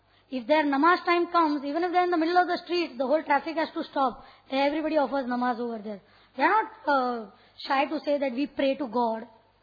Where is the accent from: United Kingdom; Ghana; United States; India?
India; Whether you are from America, you are from Russia, you are from I am from India, wherever, we are all one.